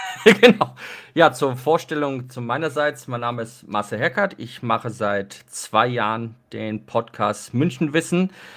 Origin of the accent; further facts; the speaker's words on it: Mönchengladbach, North Rhine-Westphalia, Germany; Weil ich komme aus Mönchengladbach ursprünglich, das ist ja auch so im Westen von NRW.